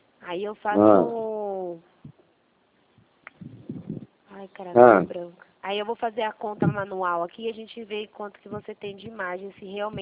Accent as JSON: {"language": "Portuguese", "town": "Rio Claro", "region": "São Paulo", "country": "Brazil", "said": "eu sou daqui de Rio Claro, São Paulo."}